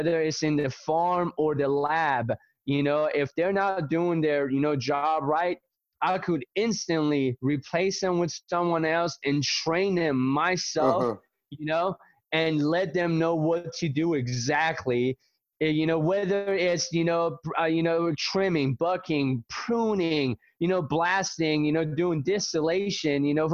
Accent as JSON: {"language": "English", "town": "Atlanta", "region": "Georgia", "country": "United States", "tie": "born or raised there", "moved": "yes", "said": "So I've decided to move from my hometown, Atlanta, Georgia, to come out in Southern Oregon"}